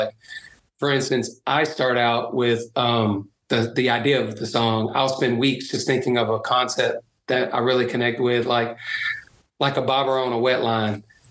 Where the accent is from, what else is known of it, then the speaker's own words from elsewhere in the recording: the South, United States; And I grew up in the South